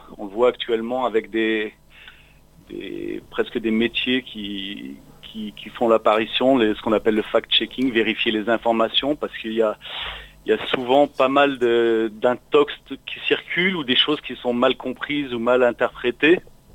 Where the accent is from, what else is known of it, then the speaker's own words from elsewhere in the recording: Lyon, Auvergne-Rhône-Alpes, France; C'est à Lyon, moi je suis de Lyon.